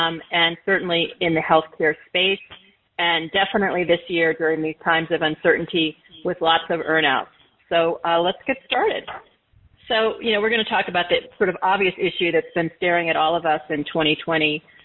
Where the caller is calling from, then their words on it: Los Angeles, California, United States; I'm coming from Los Angeles, so it's good morning here.